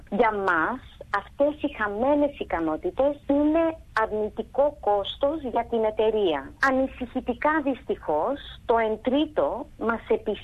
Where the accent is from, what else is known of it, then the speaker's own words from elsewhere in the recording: Australia; γιατί μεγάλωσα στην Αυστραλία, ναι, με Έλληνες γονείς